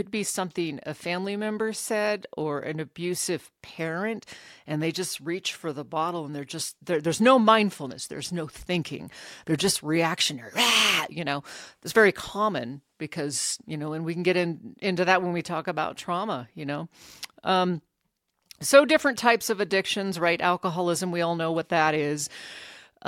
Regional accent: Anchorage, Alaska, United States; You know, in my case, growing up in Alaska, everybody drinks and smokes weed.

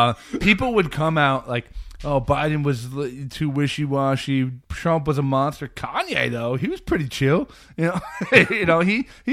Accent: Iowa, United States; Now, did you just black out and hear Missouri instead of me saying I'm from Iowa, or what happened?

